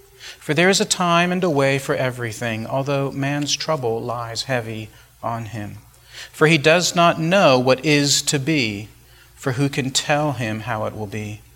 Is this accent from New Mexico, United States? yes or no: yes; Albuquerque, New Mexico, United States; I grew up in New Mexico, in Albuquerque. And if you have been to Albuquerque, there are a lot of arroyos, these big concrete-lined ditches all over the city